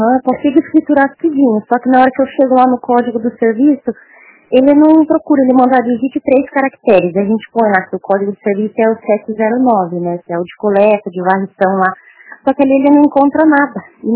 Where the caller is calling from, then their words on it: Curitiba, Paraná, Brazil; a gente é daqui de Curitiba